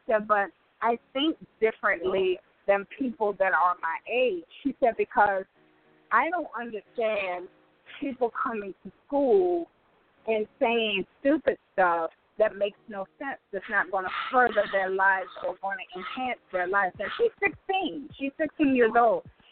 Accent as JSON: {"language": "English", "town": "Detroit", "region": "Michigan", "country": "United States", "said": "You from? I'm from Detroit."}